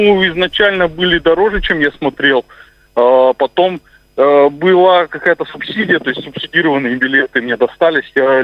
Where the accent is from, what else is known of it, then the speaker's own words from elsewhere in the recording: Omsk, Omsk Oblast, Russia; Я из Сибири, город Омск.